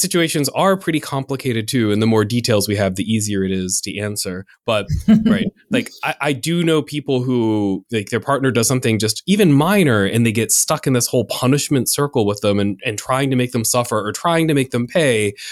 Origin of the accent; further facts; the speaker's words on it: United States; I'm an American, I grew up in the United States